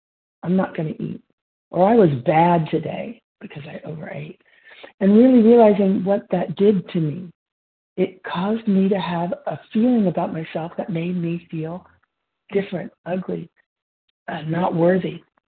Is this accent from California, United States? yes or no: yes; California, United States; I'm from California, gratefully recovered today by the grace of God.